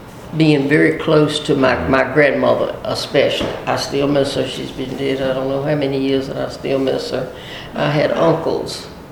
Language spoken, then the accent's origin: English; North Carolina, United States; I grew up in Nash County, out in the country, about 8 miles from Nashville, north of Nashville, in the Dukes community.